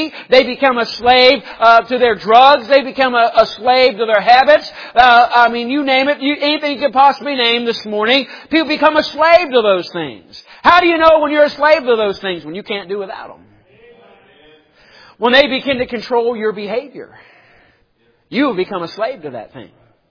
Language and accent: English; Cincinnati, Ohio, United States; I'll never forget, we were raised in Cincinnati, Ohio, and they had Kings Island, that amusement park up there.